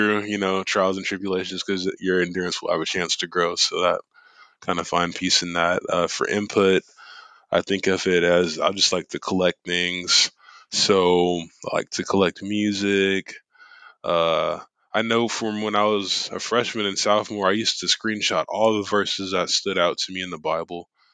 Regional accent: Houston, Texas, United States; And I am from Houston, Texas.

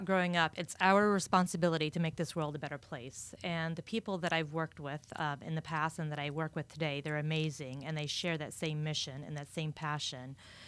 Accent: Kentucky, United States; moved away; When I first moved down to Florida, I'm from Kentucky, I was teaching, and I was switching careers, and I didn't know what to do.

